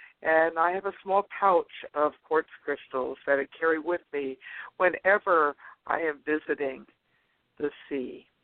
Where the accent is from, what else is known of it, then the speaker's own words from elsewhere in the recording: East Coast, United States; Well, I grew up on the East Coast, and the East Coast of America, in particular, the Delaware, Maryland, Virginia area, has been home to me during vacation times